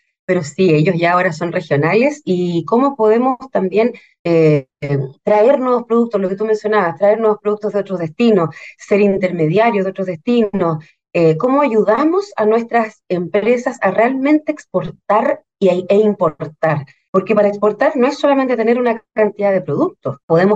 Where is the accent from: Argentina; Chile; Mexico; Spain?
Chile; Osorno, Los Lagos; ¿Por qué eras tú Puerto Montt si yo soy de Osorno?